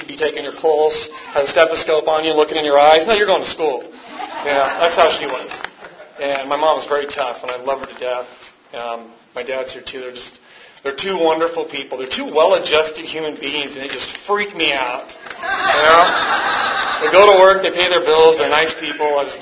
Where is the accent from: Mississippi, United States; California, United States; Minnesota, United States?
California, United States; San Diego; I was born in San Diego, greatest place on earth. You know, where else better for an alcoholic or someone who abuses drugs than to grow up 15 minutes from Mexico?